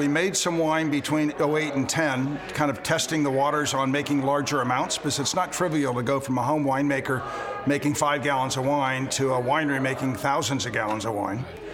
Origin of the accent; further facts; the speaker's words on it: Healdsburg, California, United States; So I was raised up in Healdsburg in Sonoma County, big wine region.